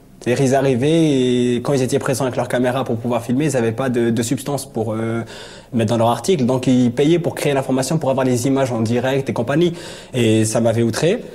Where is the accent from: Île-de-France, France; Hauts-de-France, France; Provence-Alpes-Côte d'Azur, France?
Île-de-France, France; Clichy-sous-Bois; je suis originaire de Montfermeil et j'ai grandi à Clichy-sous-Bois.